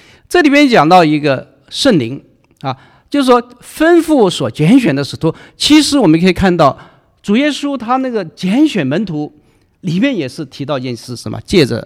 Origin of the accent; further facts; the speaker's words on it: Guangdong, China; 我是广东人，不吃辣的